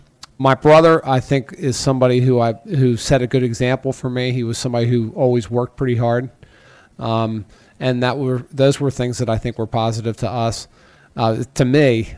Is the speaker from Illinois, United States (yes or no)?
no; Baltimore, Maryland, United States; I grew up here in Baltimore City.